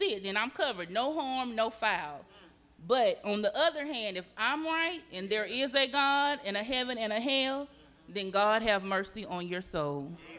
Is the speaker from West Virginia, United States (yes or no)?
yes; West Virginia, United States; born there; I was born in West Virginia, and my grandmother, before she would testify in church, she would always stand up and say